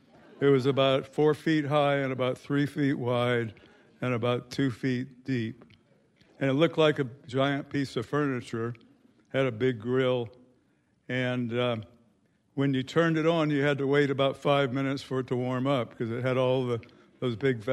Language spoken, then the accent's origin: English; Jacksonville, Florida, United States; now in Kodiak, United States; I grew up in Jacksonville, Florida, and when I go back to visit my sister occasionally, I always get the question from my schoolmates, why do you live in Kodiak, Alaska?